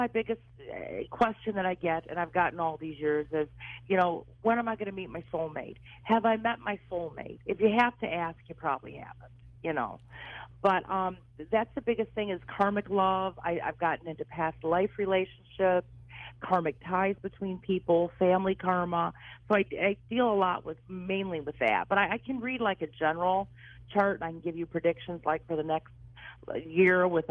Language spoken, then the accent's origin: English; Detroit, Michigan, United States; born there; Yes, I was born in Detroit.